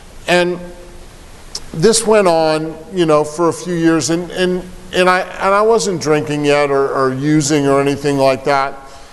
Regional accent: Vermont, United States; born there; It starts out, I was born in Vermont. My sobriety date is May 28th, 1996. I was born in Vermont in 1964.

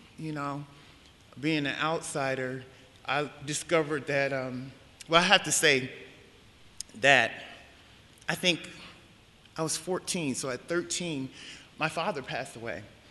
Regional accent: Connecticut, United States; I am from Connecticut. I was born in Connecticut. I am 52 years old

